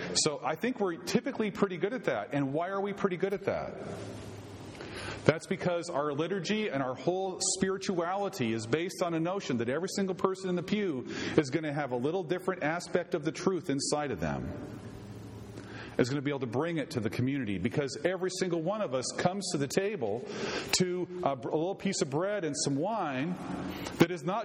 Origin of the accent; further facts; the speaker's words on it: United States; here I want to speak as an American